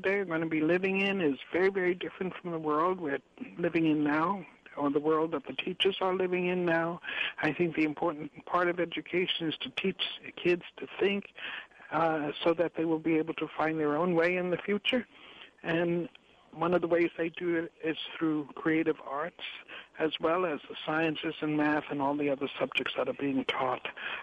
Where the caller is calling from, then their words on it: Wahiawa, Hawaii, United States; I'm calling from Wahiwa on Oahu.